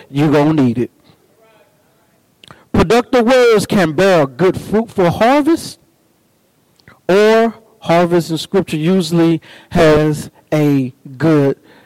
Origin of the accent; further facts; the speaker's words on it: East St. Louis, Illinois, United States; Yeah, I came from East St. Louis, 825 North 70th Street, right down the road here.